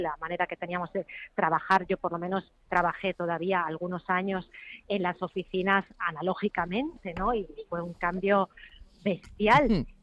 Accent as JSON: {"language": "Spanish", "country": "Spain", "moved": "yes", "said": "Yo me fui de España muy jovencita y también pasaba los veranos fuera de España"}